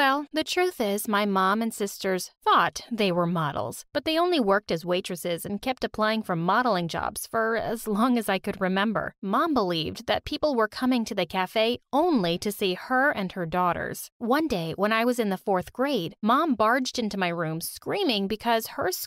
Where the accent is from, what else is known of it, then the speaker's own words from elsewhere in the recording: Poland; from Poland. I grew up in a family of models.